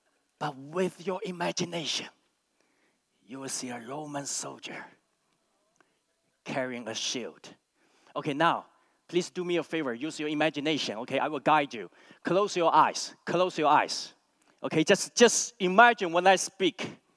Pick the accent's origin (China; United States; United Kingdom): China; I'm from China. That's why I look like Bruce Lee.